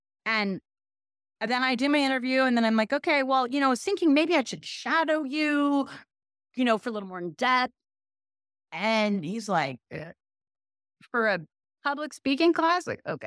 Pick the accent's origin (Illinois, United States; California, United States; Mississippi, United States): California, United States; Pasadena; I'm from Pasadena, California. Everybody thinks I'm from New York. I am not.